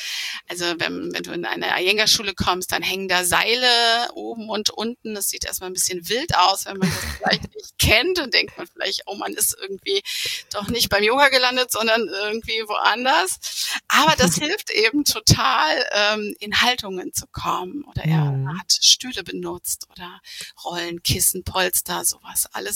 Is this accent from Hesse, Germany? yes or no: no; Neuss, North Rhine-Westphalia, Germany; ich komme aus Neuss zwischen Köln und Düsseldorf und ich bin 46